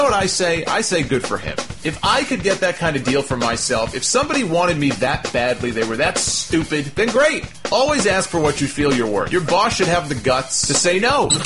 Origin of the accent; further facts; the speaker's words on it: New York, United States; And maybe because I'm from New York and it was set in New York, I don't know what it was.